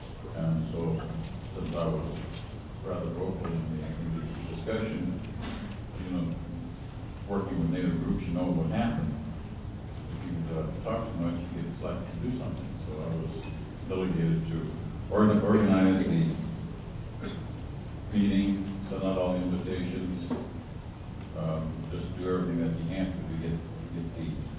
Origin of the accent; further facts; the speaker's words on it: Indiana, United States; I was born in Indiana. I lived there most of my life